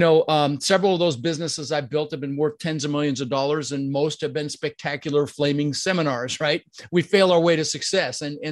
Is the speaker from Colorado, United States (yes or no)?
yes; Denver, Colorado, United States; also born or lived in Netherlands; We ended up in Denver, Colorado, where I lived for 30 years.